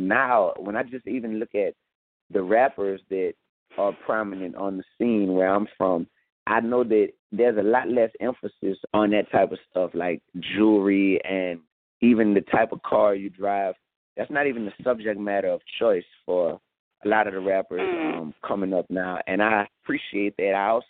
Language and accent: English; New Orleans, Louisiana, United States; So I actually have, because by me growing up in New Orleans, I think we were at the epicenter of materialism